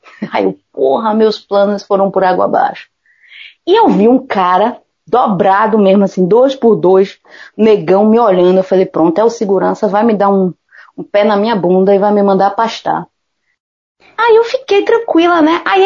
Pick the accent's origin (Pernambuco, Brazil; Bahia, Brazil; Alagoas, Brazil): Bahia, Brazil; Salvador; Aí eu falei, eu sou daqui de Salvador.